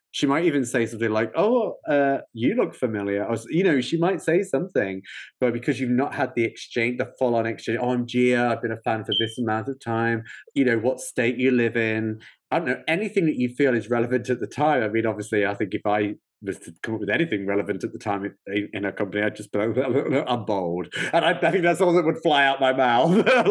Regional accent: England, United Kingdom; I'm English.

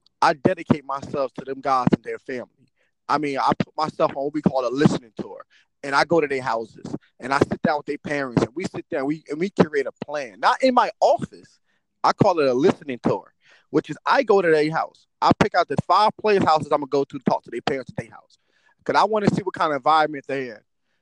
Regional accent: Newark, New Jersey, United States; me coming back home to the city of Newark because I'm from Newark.

